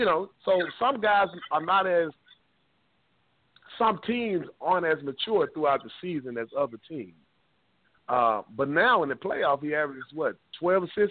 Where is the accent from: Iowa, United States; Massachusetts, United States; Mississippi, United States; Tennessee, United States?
Tennessee, United States; Memphis; When you go to Memphis – I'm from Memphis.